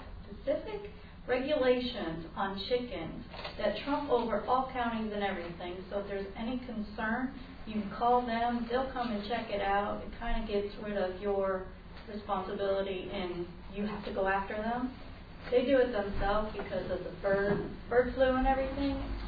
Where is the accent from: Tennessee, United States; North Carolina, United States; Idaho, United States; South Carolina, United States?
South Carolina, United States; right. I'm actually from South Carolina